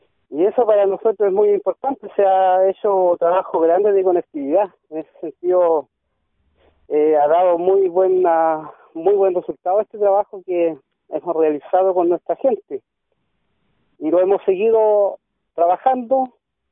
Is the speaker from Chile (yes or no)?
yes; Araucanía, Chile; nuestro origen es Rañén Tuleujo. Aquí son dos ríos los que nos tenemos acá en nuestro territorio, Quiepe y Cautín